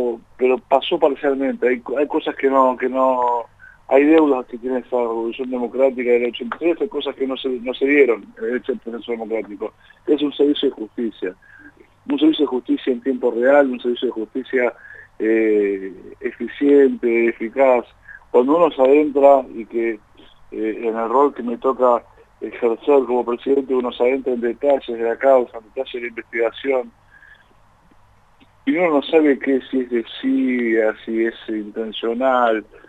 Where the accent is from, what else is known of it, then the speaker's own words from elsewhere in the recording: Argentina; tanto el pueblo judío como los argentinos somos pueblos resilientes